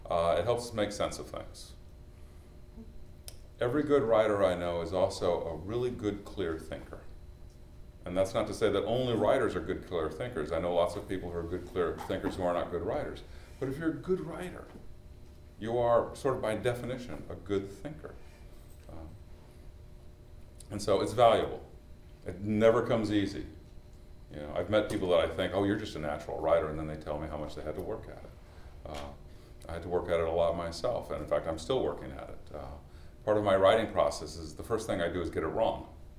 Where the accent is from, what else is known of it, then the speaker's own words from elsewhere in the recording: Iowa, United States; I'm a Midwesterner. I was raised in Iowa. My father and his family are from Valdosta, Georgia.